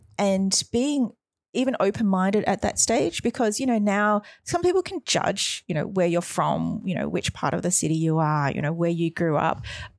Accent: Melbourne, Victoria, Australia; I'm from Melbourne.

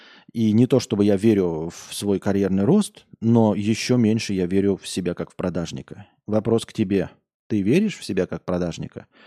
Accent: Yakutsk, Sakha Republic, Russia; хочет, видимо, чтобы я прокомментировал про мой родной город Якутск.

